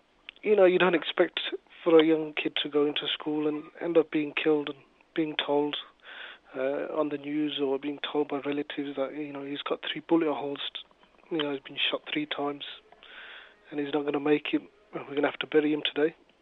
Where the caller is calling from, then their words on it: Birmingham, West Midlands, United Kingdom; I'm calling from Handsworth.